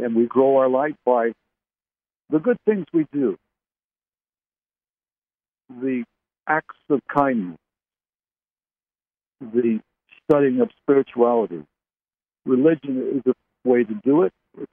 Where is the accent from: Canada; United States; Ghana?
Canada; Barrie, Ontario; also born or lived in Ottawa / New Brunswick / Halifax, Nova Scotia; I was born and raised in Canada. You know, I lived in Barrie. I was born in Barrie, Ontario. I lived in Ottawa, the capital. I lived in New Brunswick, Halifax, Nova Scotia, Fredericton, and Oromocto in New Brunswick.